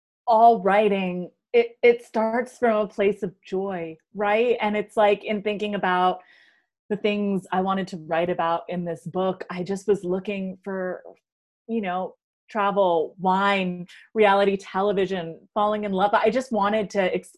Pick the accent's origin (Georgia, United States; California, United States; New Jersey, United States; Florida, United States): New Jersey, United States; I'm from New Jersey.